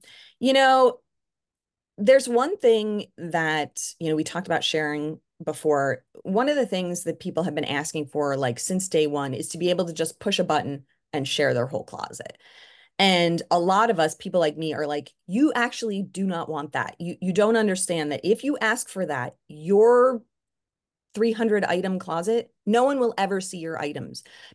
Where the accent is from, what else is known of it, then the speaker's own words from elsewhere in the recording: New York, United States; I'm a born complainer. I'm a Jew from New York, and like complaining is in my genetics.